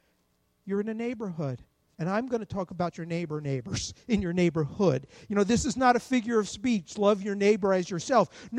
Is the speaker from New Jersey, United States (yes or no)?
yes; New Jersey, United States; accent: New Jersey; I was asked for my passport two or three times because I was from New Jersey. They heard the accent.